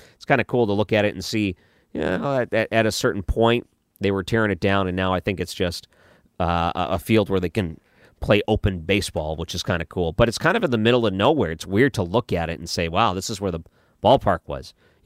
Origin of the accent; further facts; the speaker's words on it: Detroit, Michigan, United States; Like I said, my main attention was hockey growing up. I grew up in Detroit.